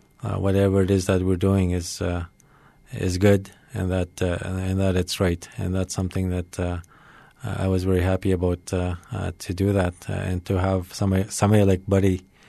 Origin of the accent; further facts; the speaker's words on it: Muskrat Dam, Ontario, Canada; I'm from Muskrat Dam, First Nation, a small community. It's right on the Severn River, and that's where I was raised, growing up.